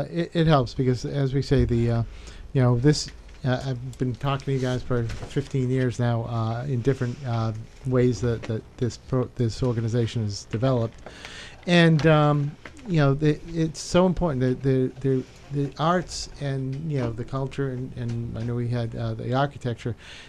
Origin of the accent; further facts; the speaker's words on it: Taunton, Massachusetts, United States; I grew up in Taunton, so I'm at the other end where, but it was such a big part of the commerce of this area.